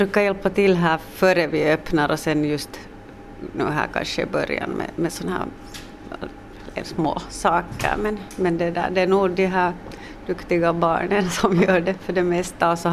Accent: Espoo, Uusimaa, Finland; also born or lived in Siuntio; now in Kauniainen, Finland; Jag hade bott många år i Sjunde. Jag är själv uppvuxen i Esbo. Men sen hade vi bott många år i Sjunde.

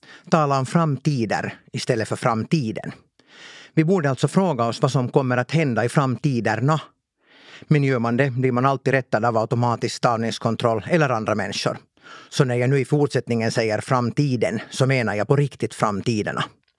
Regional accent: Espoo, Uusimaa, Finland; also born or lived in Kauniainen; När jag växte upp i Esbo och Grankulla på 80- och 90-talet var jag mer inställd på att bli diplomat, kock eller pilot.

